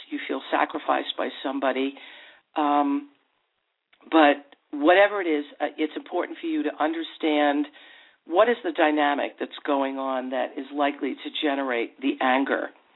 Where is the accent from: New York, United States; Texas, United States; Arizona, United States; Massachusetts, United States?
New York, United States; New Rochelle; I grew up in outside New York in New Rochelle.